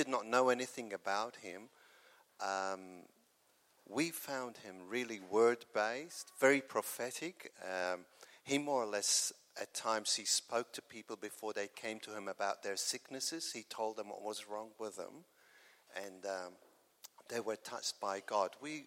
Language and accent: English; Malta; born there; I was born in Malta, which is a small island in the Mediterranean. I grew up in practicing the Catholic faith.